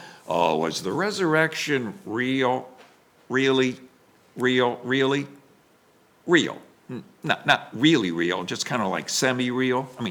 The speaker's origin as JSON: {"language": "English", "region": "New Jersey", "country": "United States", "tie": "born or raised there", "said": "And I was blessed to marry a Jersey girl. I grew up in a suburb of Asbury Park."}